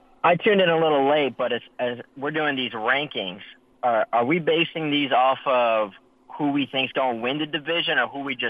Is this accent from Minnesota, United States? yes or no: no; Jacksonville, Florida, United States; Okay, well, I'm from Jacksonville, and I will say this.